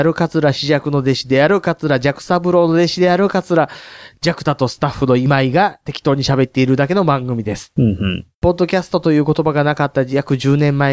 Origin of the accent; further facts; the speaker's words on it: Hyogo, Japan; あと僕、兵庫県ですけど、神戸でもないと。